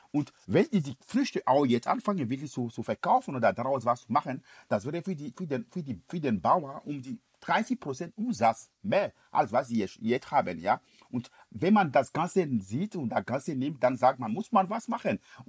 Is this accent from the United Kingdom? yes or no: no; Benin; German is a second language; Benin ist mein Heimatland, ist das siebte Cashew-Produzent weltweit.